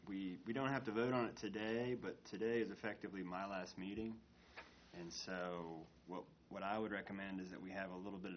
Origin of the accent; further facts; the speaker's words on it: Hendersonville, North Carolina, United States; I grew up in Hendersonville, went to school at Appalachian, and just confirmed that mountain life is the life I need to live.